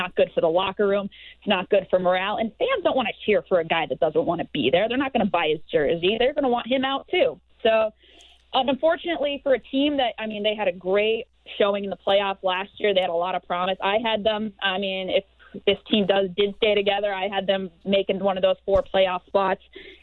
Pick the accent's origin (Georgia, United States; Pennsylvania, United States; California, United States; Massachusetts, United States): California, United States; Anaheim; I mean, I'm hearing my hometown Ducks are even in the mix